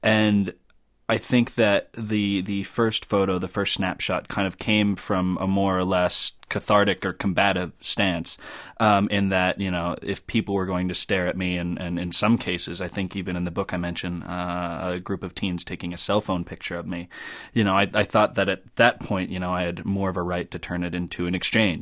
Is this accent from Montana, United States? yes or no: yes; Helena, Montana, United States; Even in my hometown of Helena, I had one guy in a pub ask me if I still wore my dog tags from Iraq.